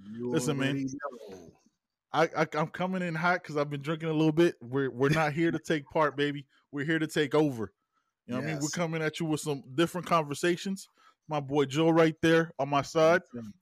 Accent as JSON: {"language": "English", "country": "Panama", "second_language": "English", "lives_now": "United States", "said": "When I came to this country from Panama, I always tell everybody, like, I learned how to speak English listening and watching the Canes."}